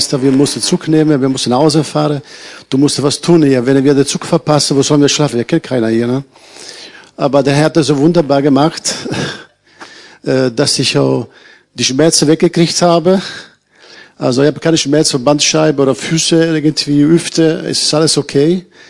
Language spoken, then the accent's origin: German; Essen, North Rhine-Westphalia, Germany; German is a second language; ich, meine Freundin und ein Bruder gekommen, wir kommen aus Essen.